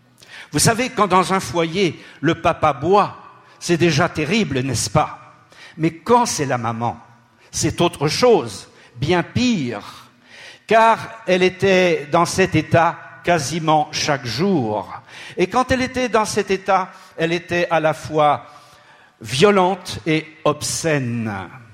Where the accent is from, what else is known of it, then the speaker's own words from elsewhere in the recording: Fondettes, Centre-Val de Loire, France; nous venons de Tours, ou plus exactement d'un petit village près de Tours qui s'appelle Fondette.